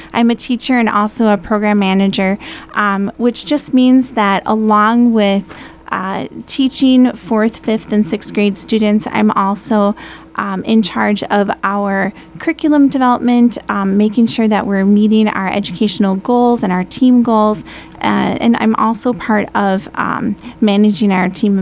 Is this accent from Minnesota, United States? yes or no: yes; Goodhue, Minnesota, United States; now in Hastings, United States; Well, I was born and raised in Goodhue, Minnesota, which is not too far from here.